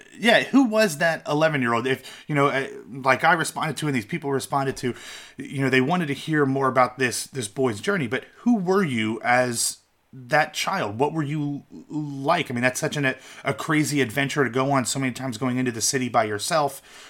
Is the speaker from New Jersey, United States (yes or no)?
no; Ohio, United States; I'm from Ohio, so there's always a fondness for Pete Rose, but you're right.